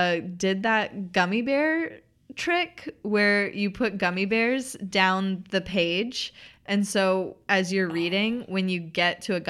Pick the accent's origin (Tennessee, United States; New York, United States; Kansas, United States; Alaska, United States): Tennessee, United States